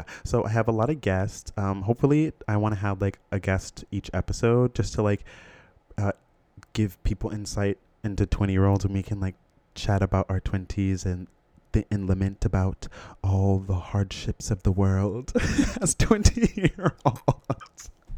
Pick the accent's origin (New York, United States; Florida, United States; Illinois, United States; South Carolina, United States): Florida, United States; I grew up in Florida. I have a little brother who's in high school right now.